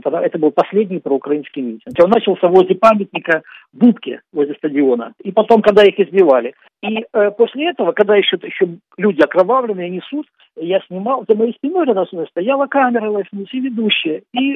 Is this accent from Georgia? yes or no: no; Ukraine; я называл, что я с Украины, Украина наши братья